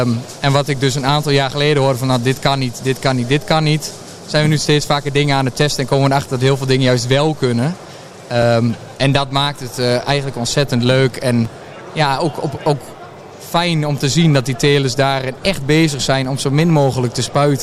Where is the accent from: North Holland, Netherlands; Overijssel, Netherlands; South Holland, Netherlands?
Overijssel, Netherlands; ik kom uit Twente en daar is de kassenregio, is daar niet zo'n ding.